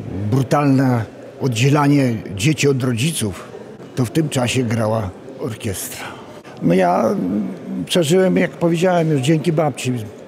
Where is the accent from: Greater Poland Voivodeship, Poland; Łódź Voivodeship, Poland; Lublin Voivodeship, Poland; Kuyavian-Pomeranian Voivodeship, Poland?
Lublin Voivodeship, Poland; Sady; Pochodzę z gminy Skierbieszu, miejscowość Sady. Ta, która pierwsza w 1942 roku, 27 listopada, została wysiedlona. Ja miałem wtedy 8 miesięcy, ale przeżyłem.